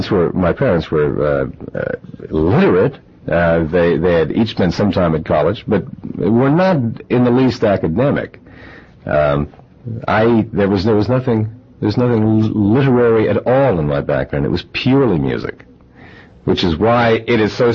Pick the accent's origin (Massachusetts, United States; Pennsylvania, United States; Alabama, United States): Pennsylvania, United States; Philadelphia; also born or lived in New Mexico; I grew up mainly in Philadelphia, but I spent some years in New Mexico and continued.